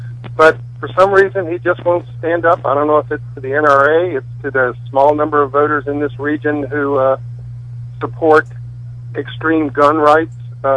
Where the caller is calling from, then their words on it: Roanoke, Virginia, United States; I'm from Roanoke, Virginia.